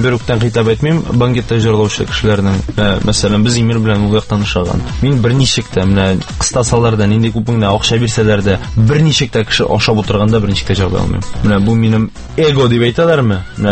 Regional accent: Kazan, Tatarstan, Russia; born there; мен туған Қазанда тудым.

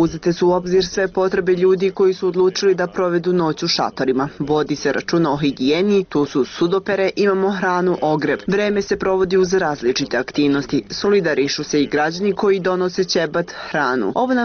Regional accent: Lipljan, Pristina District, Kosovo; Dolazim iz Lipljana i ostaću ovdje dok se ovo ne okonča.

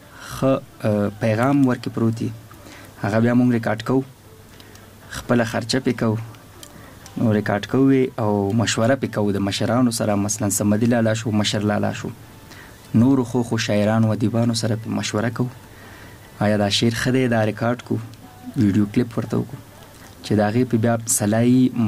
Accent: Nangarhar, Afghanistan; مونږ خو د ننګرهار یو، د خار یو.

